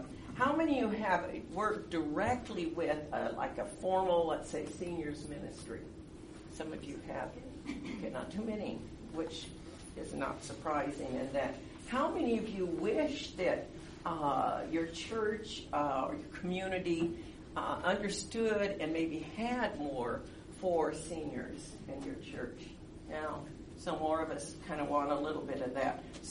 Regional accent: California, United States

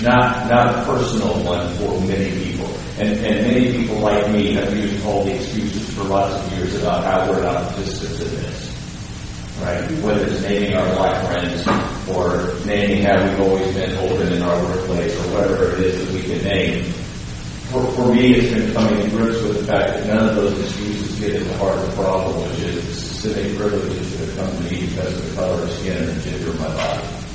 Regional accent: Roseburg, Oregon, United States; let me back up and go to Roseburg, Oregon, where I was raised. I was born there.

